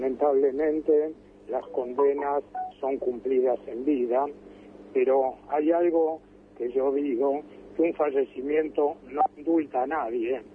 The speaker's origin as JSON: {"language": "Spanish", "country": "Argentina", "said": "todos los familiares somos argentinos, tan argentinos como él"}